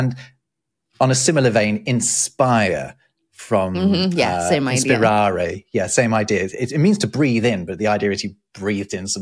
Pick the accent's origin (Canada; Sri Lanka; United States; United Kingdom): United Kingdom; England; like my hometown's a big sort of Sikh center in England. It's got a beautiful big gurdwara.